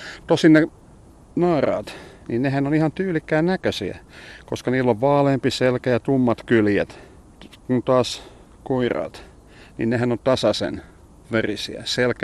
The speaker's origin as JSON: {"language": "Finnish", "town": "Vaasa", "region": "Ostrobothnia", "country": "Finland", "said": "mä oon itse Vaasasta kotoisin"}